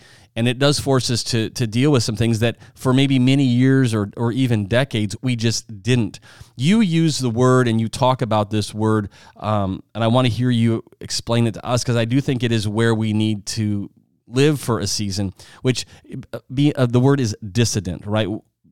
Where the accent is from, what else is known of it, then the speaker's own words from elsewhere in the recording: South Dakota, United States; I grew up in the Midwest. I'm from South Dakota. So I drove by cornfields and I saw people farming.